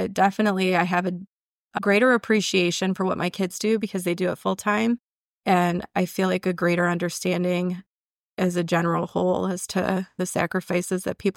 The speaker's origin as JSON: {"language": "English", "town": "Chicago", "region": "Illinois", "country": "United States", "said": "we're from Chicago, the Chicago area."}